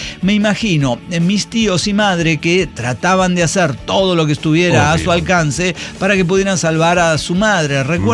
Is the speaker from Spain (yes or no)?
no; Mayagüez, Puerto Rico; En mi ciudad natal, Mayagüez, ahí Puerto Rico.